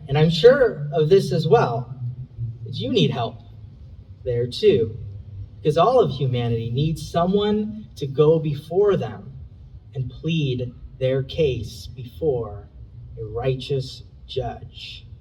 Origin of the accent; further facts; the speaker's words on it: Indiana, United States; I'm not from the state of Illinois. I'm from Indiana, born and raised there.